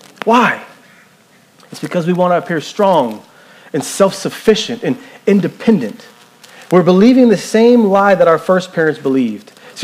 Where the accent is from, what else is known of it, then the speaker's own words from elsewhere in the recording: Las Vegas, Nevada, United States; I was born and raised here in Las Vegas. You probably don't see that a lot.